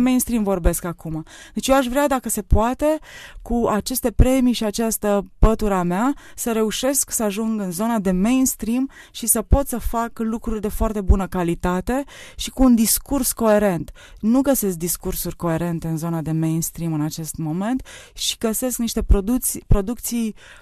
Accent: Transylvania, Romania; La mine e foarte personal, sunt ardeleancă, sunt rece

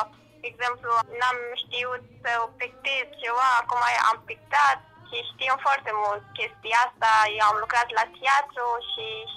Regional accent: Afghanistan; Romanian is a second language; now in Romania; din Afganistan. De 2 ani eu sunt aici, am venit cu familie.

